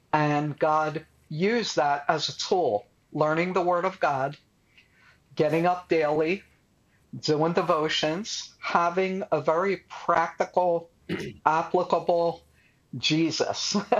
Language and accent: English; Philadelphia, Pennsylvania, United States; I grew up in South Philly, and so it was a hot summer night